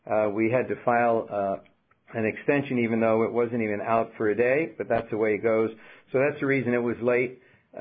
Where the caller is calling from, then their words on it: Boston, Massachusetts, United States; I'm calling in from Boston, so we're bookends here.